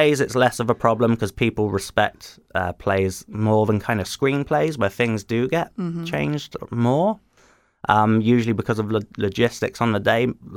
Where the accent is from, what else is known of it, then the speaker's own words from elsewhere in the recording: Barnstaple, South West England, United Kingdom; because it's Barnstable is my hometown